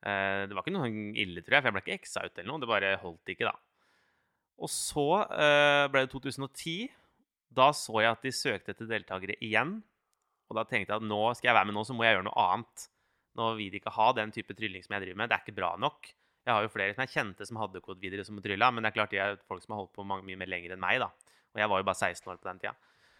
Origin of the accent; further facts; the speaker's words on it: Notodden, Vestfold og Telemark, Norway; for jeg er fra Notodden, som er sånn ikke veldig stort sted. 15 000 innbyggere eller noe.